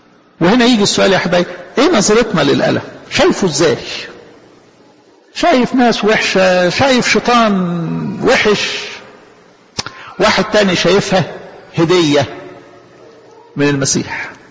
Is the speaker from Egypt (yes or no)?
yes; Egypt; احنا عندنا في مصر